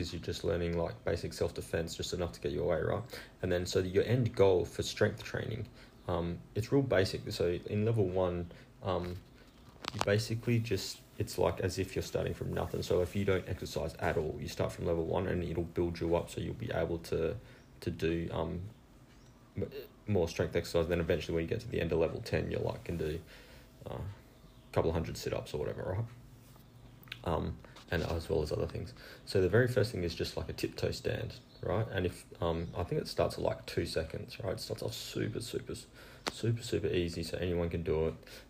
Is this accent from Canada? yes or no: no; Australia; I haven't worked out in miles because I'm Australian